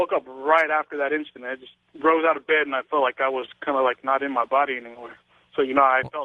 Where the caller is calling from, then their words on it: San Antonio, Texas, United States; from San Antonio.